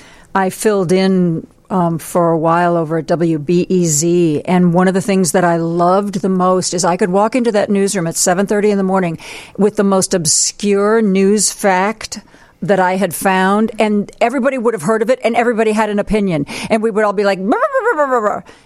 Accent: Ohio, United States; I grew up in a small town in Ohio

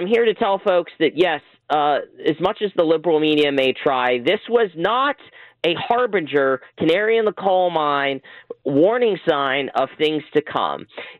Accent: Lancaster, Pennsylvania, United States; Yes, I am from Lancaster, Pennsylvania. I'm a grad of Manheim Township.

